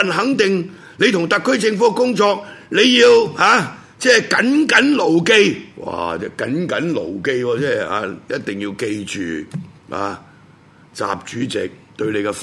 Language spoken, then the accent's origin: Cantonese; Guangdong, China; accent: Cantonese; 当然我啲唔系字正腔圆嘅普通话，我哋啲有广东口音嘅国语，我学嘅台湾中华民国嘅国语啊。